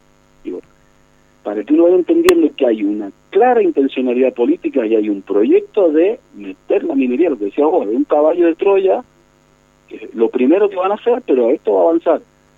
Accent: San Carlos, Mendoza, Argentina; salimos los mendocinos acá en San Carlos a oponernos porque estaba cerquita de la Laguna del Diamante

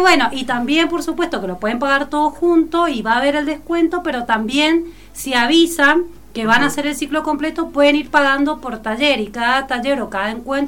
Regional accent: Chubut, Argentina; Soy de Chubut.

